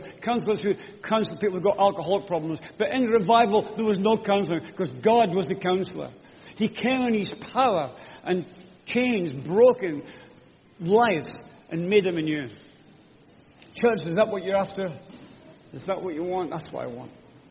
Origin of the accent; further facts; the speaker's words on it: Scotland, United Kingdom; in case you don't know, and in case my accent confuses you, I'm a Scot. I'm not Welsh. I'm not Irish. I'm a Scotsman.